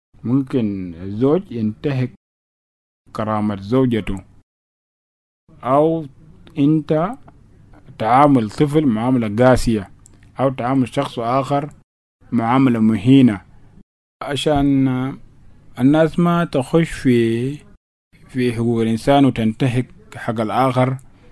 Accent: South Sudan; فنحن كجنوب سودانيين

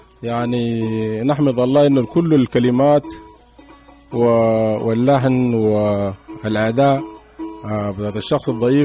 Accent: Khartoum, Sudan; ولحد ما انا كبرت في تمانينات في الخرطوم

